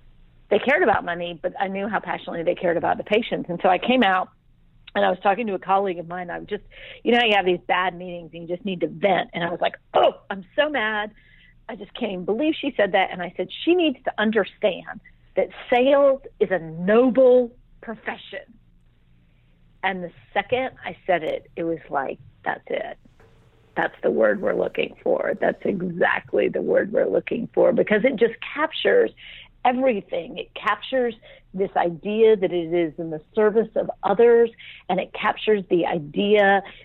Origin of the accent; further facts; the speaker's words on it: Washington, District of Columbia, United States; now in Atlanta, United States; I'm from Washington, D.C., but I live in Atlanta, Georgia now.